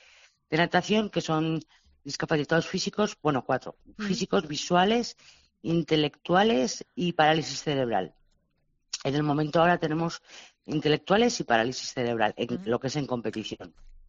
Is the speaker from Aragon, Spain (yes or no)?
yes; Zaragoza, Aragon, Spain; Sí, somos de Zaragoza.